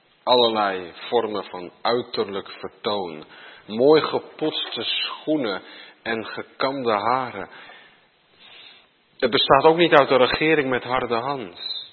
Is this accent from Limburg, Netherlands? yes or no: no; Baarn, Utrecht, Netherlands; Ik kom uit Baren, opgegroeid in de buurt van het, de ouderen zullen dat wel weten, paleis Soestdijk.